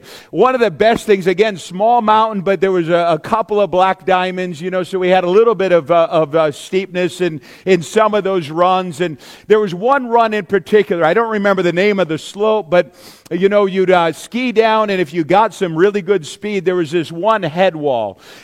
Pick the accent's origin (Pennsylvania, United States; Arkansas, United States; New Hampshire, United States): New Hampshire, United States; especially as a kid growing up in New Hampshire.